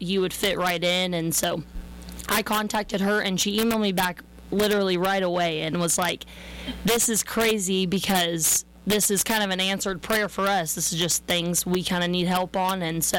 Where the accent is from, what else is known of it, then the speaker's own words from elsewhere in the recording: Cashion, Oklahoma, United States; But I grew up in Cashin, Oklahoma. My grandparents are from Leedy, Oklahoma, and I've just always been around livestock.